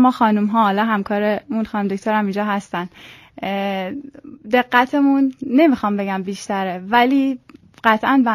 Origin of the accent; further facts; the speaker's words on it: Tehran, Tehran Province, Iran; born there; من متولد تهران هستم و اینکه حالا اون قسمت سالشو به خاطر خانم بودنم فعلا حذفش بکنم، تحصیلات دانشگاهیم رو دانشگاه آزاد تهران عمومی رو گذروندم